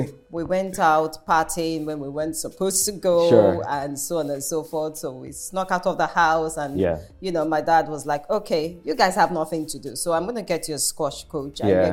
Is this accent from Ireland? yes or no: no; Lagos, Nigeria; And so grew up in Lagos. Mm. Basically had most of my education in Lagos